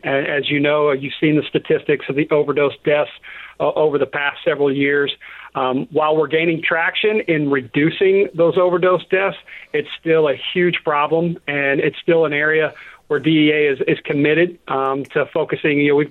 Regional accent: Oklahoma, United States; I had the absolute great honor to go back to my home state of Oklahoma as the resident agent in charge of our Tulsa resident office.

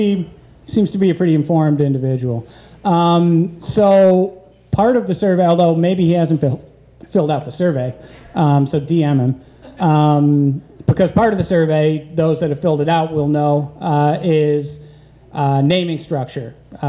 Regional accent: Buffalo, New York, United States; You know, I'm from Buffalo. I grew up here.

